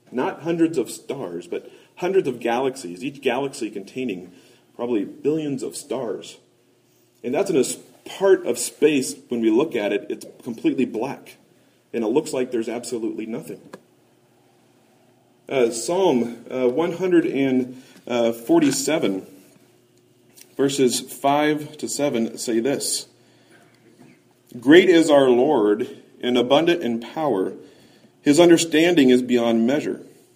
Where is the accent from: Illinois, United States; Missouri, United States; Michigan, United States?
Missouri, United States; Kansas City; And growing up in Kansas City, I was a big Chiefs fan